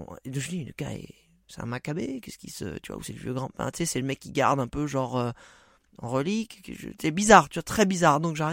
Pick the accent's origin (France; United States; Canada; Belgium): France; mais tu viens d'où? Donc, je disais français.